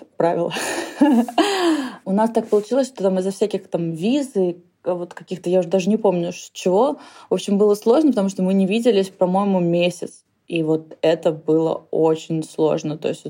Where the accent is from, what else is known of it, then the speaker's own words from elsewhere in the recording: Moscow, Russia; also born or lived in New York, United States; now in England, United Kingdom; я родилась в России, сформировала свое общество, все равно, ну, тинейджеров, общество тинейджеров, в Москве. Потом уехала в Англию, сформировала свои как бы круги общения здесь. Потом уехала в Нью-Йорк.